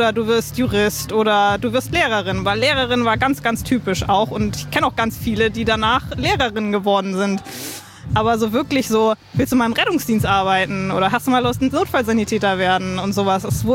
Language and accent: German; Hamburg, Germany; Ich komme aus Hamburg.